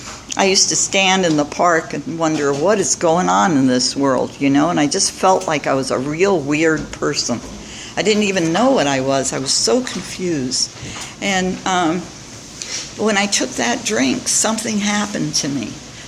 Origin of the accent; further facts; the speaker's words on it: Goshen, New York, United States; I was born in New York City. Yay! And I had my first drink at 14, not New York City. We'd moved upstate New York to a little town called Goshen, New York.